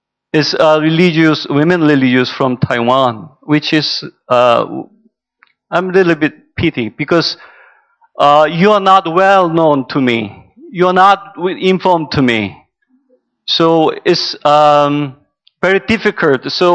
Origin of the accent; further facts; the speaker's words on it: South Korea; from South Korea.